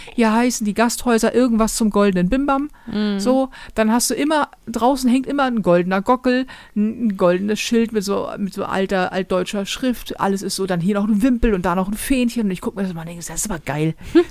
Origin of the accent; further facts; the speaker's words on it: Hamburg, Germany; ich bin in Hamburg geboren, groß geworden und dann x-mal weggezogen in andere Großstädte und immer wieder zurückgekommen.